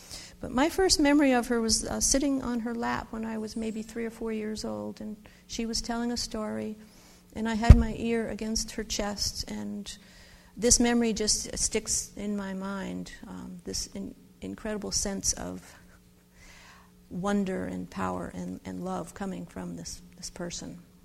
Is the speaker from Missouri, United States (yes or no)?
no; Vermont, United States; also born or lived in New York; I was born in New York near the Catholic Worker Farm, Peter Marn Farm. He was the co-founder of the movement along with Dorothy Day. And my parents moved to Vermont in 1957. And I have grown up there.